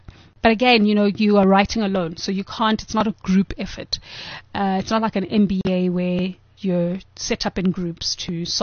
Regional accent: South Africa; I'm from South Africa.

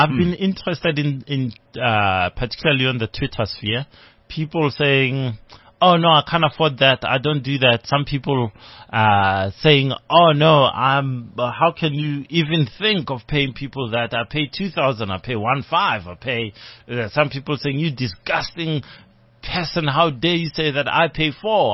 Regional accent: Limpopo, South Africa; I'm from Limpopo originally.

